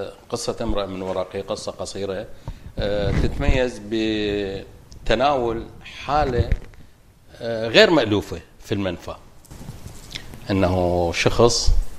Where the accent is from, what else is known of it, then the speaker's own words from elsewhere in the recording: Kut, Wasit, Iraq; moved away; also born or lived in Baghdad; ومعارفي وأبناء مدينتي، أبناء مدينتي الكوت وبغداد.